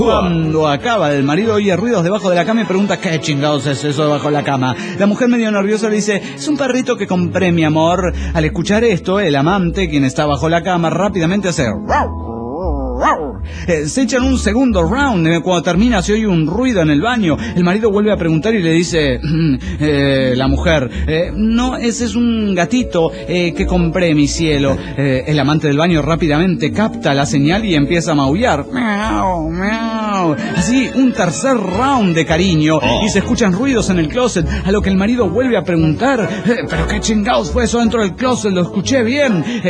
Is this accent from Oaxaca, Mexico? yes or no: yes; Oaxaca, Mexico; Hola, ¿qué tal? … de Oaxaca, México.